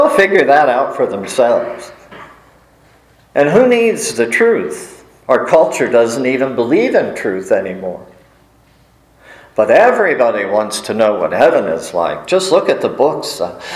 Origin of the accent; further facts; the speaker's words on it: Ireland; If I didn't say that, I probably would not be able to say I'm Irish.